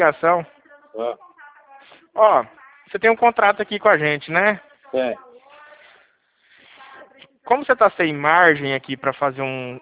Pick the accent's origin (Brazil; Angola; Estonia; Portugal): Brazil; Dracena, São Paulo; eu sou de Dracena.